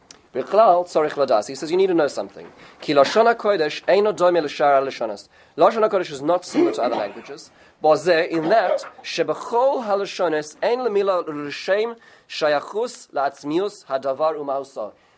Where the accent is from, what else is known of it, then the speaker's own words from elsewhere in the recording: South Africa; when I grew up in South Africa